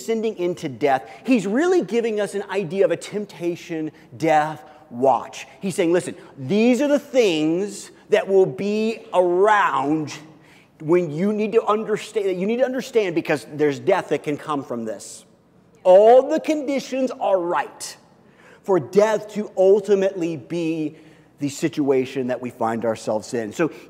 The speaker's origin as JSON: {"language": "English", "region": "Midwest", "country": "United States", "tie": "born or raised there", "said": "I grew up in the Midwest, and one of the things about this time of year that always seemed to be important and vital"}